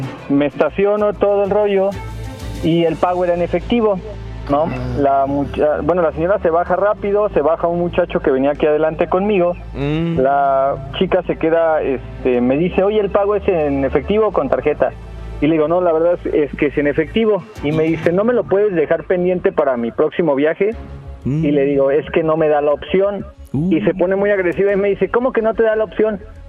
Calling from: Mexico City, Mexico; De aquí, de la Ciudad de México.

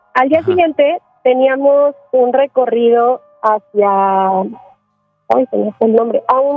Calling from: Mexico City, Mexico; de la Ciudad de México y les tengo una historia

